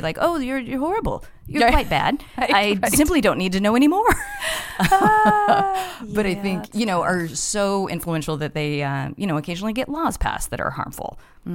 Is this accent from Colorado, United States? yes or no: yes; Colorado Springs, Colorado, United States; At Colorado Springs, which is like an hour south of Denver.